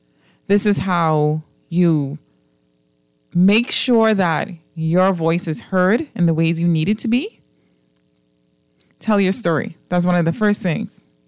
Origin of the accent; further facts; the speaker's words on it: Bahamas; whenever you travel as a Bahamian and somebody asks you, "Where are you from?"